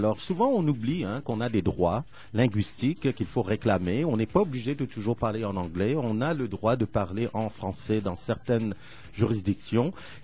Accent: Canada; comme on dit chez nous au Canada

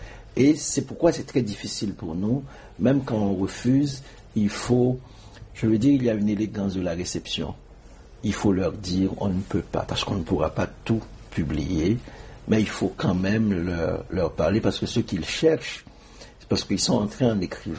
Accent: Haiti; moved away; j'étais très attaché, très très attaché avec Haïti. C'est toujours un paradoxe chez moi parce que j'ai quitté Haïti, mais Haïti ne m'a jamais quitté.

